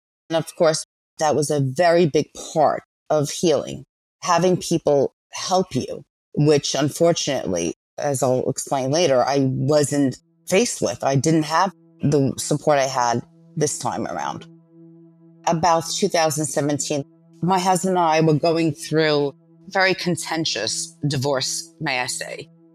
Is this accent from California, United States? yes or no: no; Queens, New York, United States; I grew up in Queens with my parents and my brother, who unfortunately passed away at 25. So I'm technically an only child. We grew up in Bayside.